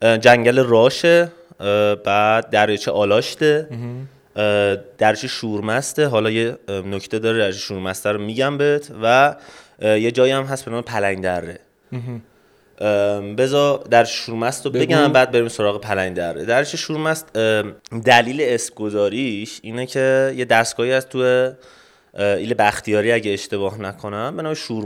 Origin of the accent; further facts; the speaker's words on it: Damavand, Tehran Province, Iran; یهو نه، ولی خب مسیر بینش یه دماوند و فیروزکوه رد میکنیم. حالا نخواستم از شهر خودم بگم،